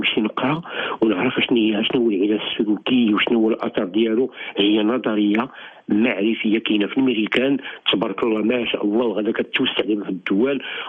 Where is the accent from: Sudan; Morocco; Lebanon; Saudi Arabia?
Morocco; عندنا في المغرب